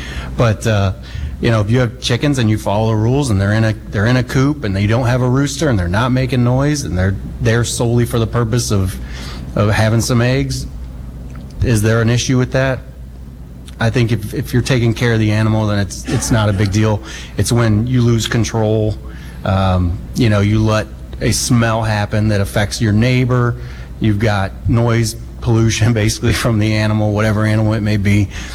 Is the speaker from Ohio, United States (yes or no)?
yes; Findlay, Ohio, United States; Findlay is not just my hometown. It's a place that shaped my values, inspired my commitment to public service.